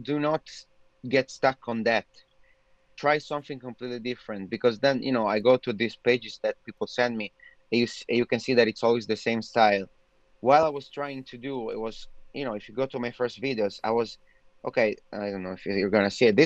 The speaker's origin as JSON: {"language": "English", "town": "Trento", "region": "Trentino-Alto Adige", "country": "Italy", "tie": "born or raised there", "also_born_or_lived": "Milan", "said": "I grew up in a little town in Italy, like in the Alps. Like I was born in Milan, but then I moved to Trento."}